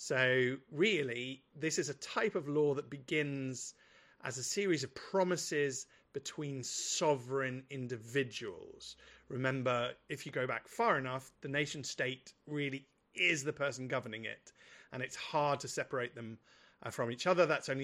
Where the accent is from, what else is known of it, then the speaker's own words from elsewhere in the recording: United Kingdom; But because I'm British and fiercely patriotic